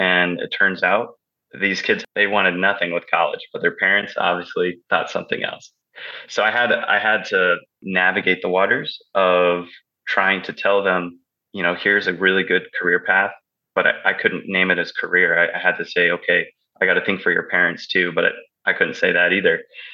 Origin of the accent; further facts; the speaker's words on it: Oregon, United States; also born or lived in Baton Rouge, Louisiana; My story is I grew up and I was raised in the Northwest, the Pacific rainforest in Oregon. And then I was educated in the swamps of Louisiana over there in Baton Rouge